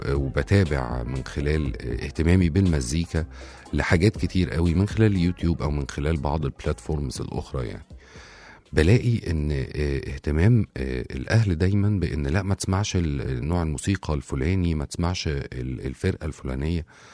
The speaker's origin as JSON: {"language": "Arabic", "country": "Egypt", "said": "ابتديت أنا كواحد مصري بعيد عن فكرة زي دي"}